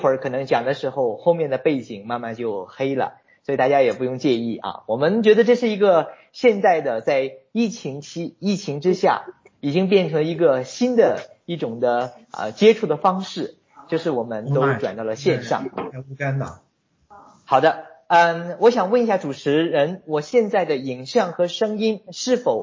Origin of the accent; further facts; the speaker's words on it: China; moved away; also born or lived in Singapore; 我是一个来自中国内地的宣教士。我离开国内已经有中国有20几年了，就像刚才主席所介绍的，我大概10年的时间生活在新加坡